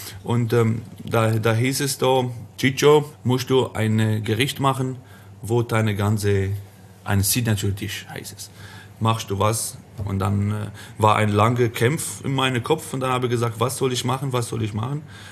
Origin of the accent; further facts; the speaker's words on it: Italy; German is a second language; Und Italien, meine Heimat.